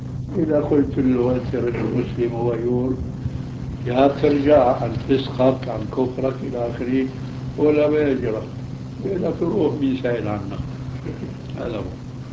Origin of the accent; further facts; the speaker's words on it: Syria; وإلا فيكون مثله كمثل ما يقال عندنا في سوريا